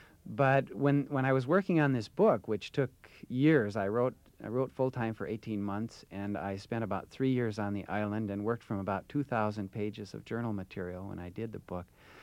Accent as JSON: {"language": "English", "region": "Wisconsin", "country": "United States", "tie": "born or raised there", "said": "I grew up in Wisconsin being opposed to hunting."}